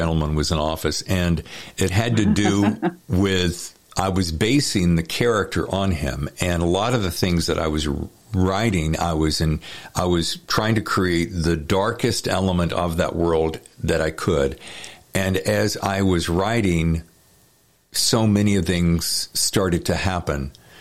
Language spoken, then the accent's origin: English; the South, United States